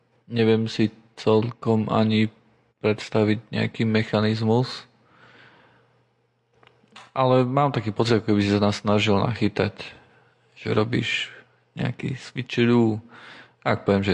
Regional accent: Rožňava, Košice Region, Slovakia; Takže ja som vyrastal v Rožňave

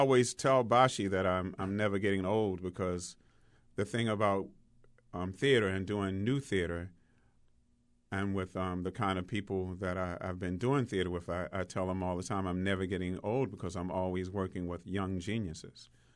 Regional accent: Turner Station, Maryland, United States; Yeah, I grew up in Turner Station, which is at the other end of Dundalk, and I had never seen a play until I was actually in a play.

